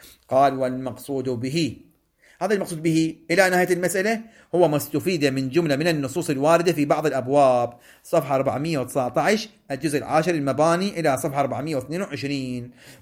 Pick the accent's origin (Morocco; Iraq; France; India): Iraq; بلدنا العراق